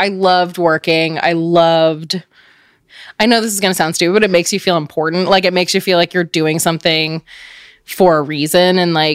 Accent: Richmond, Virginia, United States; also born or lived in New Jersey; I was born in New Jersey, but I grew up in Richmond, Virginia.

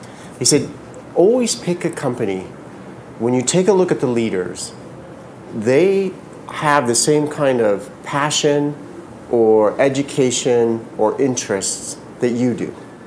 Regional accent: San Jose, California, United States; I grew up in the Bay Area, right in San Jose.

